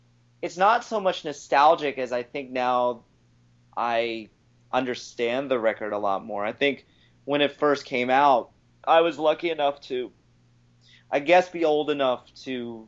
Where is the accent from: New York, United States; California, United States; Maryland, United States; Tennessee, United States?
Maryland, United States; Ellicott City; I grew up in Ellicott City, but it's not really a city. You know, it's just a kind of a suburb.